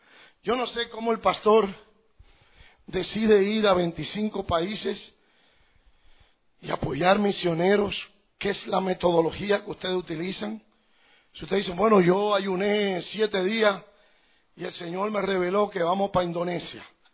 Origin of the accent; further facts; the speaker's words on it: Dominican Republic; O sea, yo soy dominicano y soy americano. Y yo ando siempre con mis 2 pasaportes.